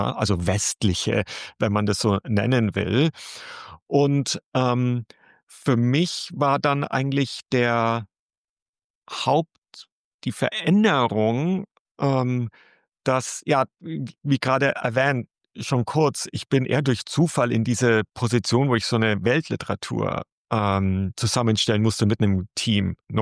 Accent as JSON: {"language": "German", "town": "Nuremberg", "region": "Bavaria", "country": "Germany", "tie": "born or raised there", "said": "in Nürnberg, genau. Also ich bin in Nürnberg aufgewachsen."}